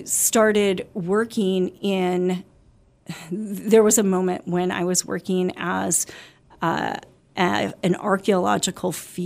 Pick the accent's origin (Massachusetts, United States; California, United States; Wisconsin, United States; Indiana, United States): Wisconsin, United States; Milwaukee; moved away; So born in Milwaukee, Wisconsin, and lived in Wisconsin until the mid-90s.